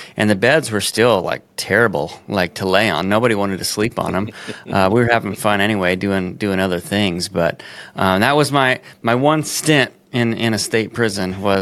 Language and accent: English; Denver, Colorado, United States; I grew up in Denver, Colorado